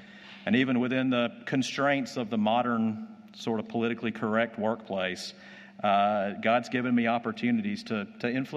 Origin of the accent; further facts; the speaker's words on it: Alabama, United States; Somebody was talking about, they knew I was from Alabama, they were talking about that at lunch.